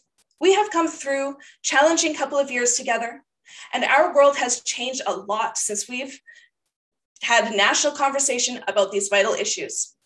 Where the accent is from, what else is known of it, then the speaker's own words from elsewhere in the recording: Vernon, British Columbia, Canada; now in Salmon Arm, Canada; I was born and raised in Vernon, and I have lived here in Salmon Arm for 7 years.